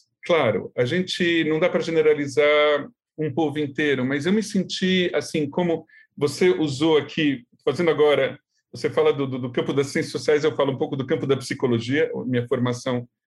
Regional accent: São Paulo, Brazil; aqui eu sou rabino, eu sou muito brasileiro, sou muito paulistano também

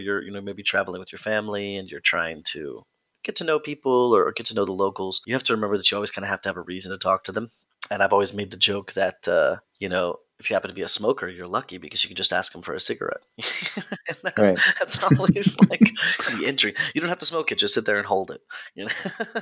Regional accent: United States; Of course, I'm never going to stop being American. I'm always I'm likely always going to be the loudest person in the room. I'm likely always going to be, this kind of over the top caricature of a person because that's just where I'm from

